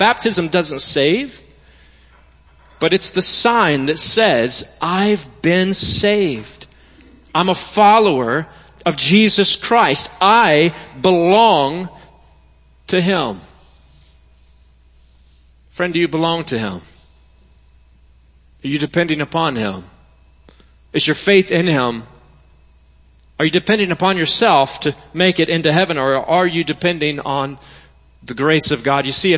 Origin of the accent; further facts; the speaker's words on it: Arkansas, United States; now in Alabama, United States; I'm from Arkansas. Ashley and I both are. And so we cheer for the Hogs. And all of our kids have been born here in Alabama.